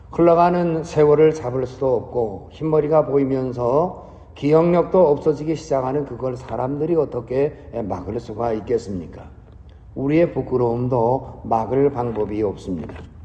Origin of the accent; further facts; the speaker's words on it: Gyeongsang, South Korea; 제가 이 경상도 사람이 되어서 이 곤룡포 이 발음을 하기가 참 힘이 있는데요.